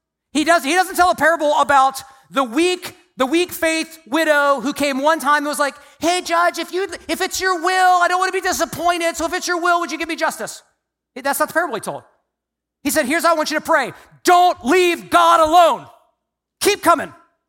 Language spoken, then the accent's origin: English; Virginia, United States; I was born and raised in Virginia. Do ministry in Charlottesville, Virginia